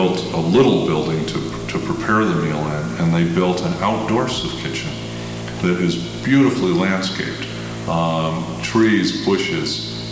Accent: Chicago, Illinois, United States; It's much more devastating to see than New York or the northern cities, you know, that I'm familiar with growing up in Chicago.

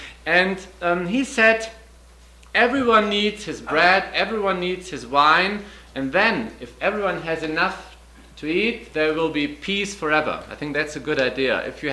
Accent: Germany; English is a second language; from West Germany.

